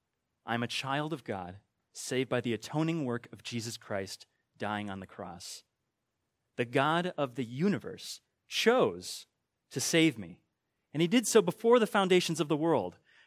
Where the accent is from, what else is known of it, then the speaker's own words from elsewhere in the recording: Wisconsin, United States; I was born and raised and currently live in Wisconsin. I am a Wisconsinite.